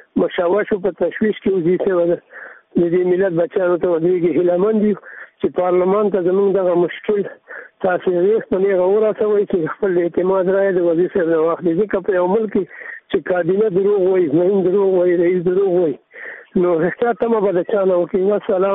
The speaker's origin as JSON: {"language": "Pashto", "region": "Laghman", "country": "Afghanistan", "said": "زه د لغمان ولایت نه"}